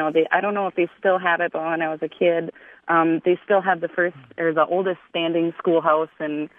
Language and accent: English; Taylors Falls, Minnesota, United States; I grew up in Taylor's Falls, and growing up there, it has really given me, I'm just a lifelong reverence for the St. Croix, and I now live about three blocks from the Kinnickinnick River